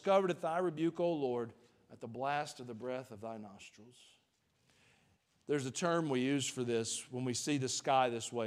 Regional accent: Georgia, United States; The church we grew up in Georgia, we had a lady, Miss Joella Davis.

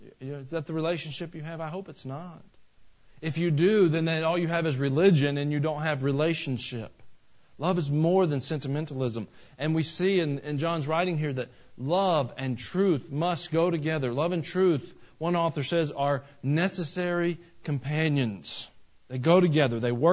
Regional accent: Georgia, United States; I'm from Georgia. I'm a Georgia Bulldog football fan, and we have a coach down there, and he is well-beloved.

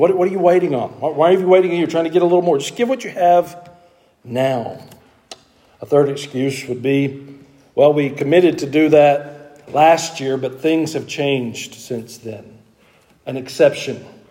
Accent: United States; I don't know these terms because I'm American

